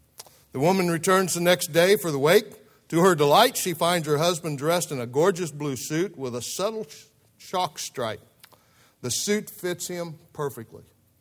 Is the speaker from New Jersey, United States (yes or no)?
no; Illinois, United States; we trust that God will use them greatly in my home state of Illinois.